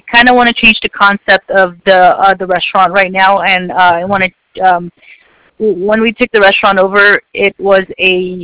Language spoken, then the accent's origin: English; Las Vegas, Nevada, United States; Because it's a small town here. I've never lived in a small town. I'm from Vegas